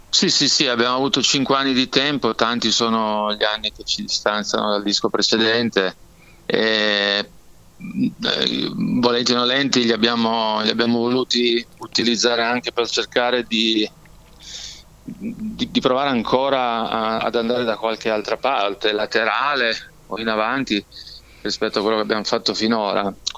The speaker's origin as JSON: {"language": "Italian", "region": "Piedmont", "country": "Italy", "said": "in zone di montagna nostre, qui dalle nostre parti, esatto, in provincia di Cuneo"}